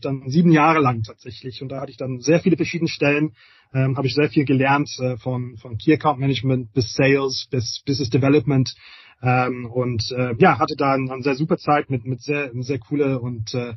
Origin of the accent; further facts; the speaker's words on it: England, United Kingdom; German is a second language; also ich bin gebürtiger Engländer, also meine Eltern, von … wahrscheinlich erkennst, also die kommen dann aus Irland und Schottland, aber ich habe dann bin dann in England aufgewachsen.